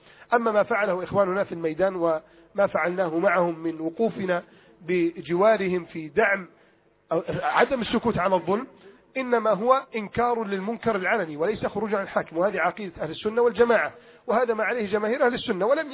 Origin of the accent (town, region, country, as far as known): Egypt